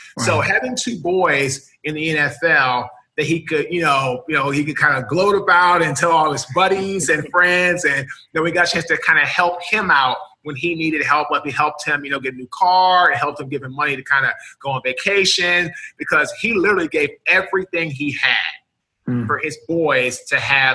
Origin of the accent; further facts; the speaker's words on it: Washington, District of Columbia, United States; Yeah, so pretty much … I'm from Washington, D.C. We were raised by a single father